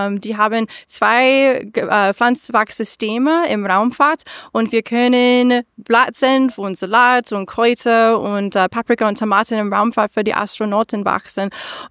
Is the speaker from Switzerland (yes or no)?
no; United States; German is a second language; so ich komme ursprünglich aus den USA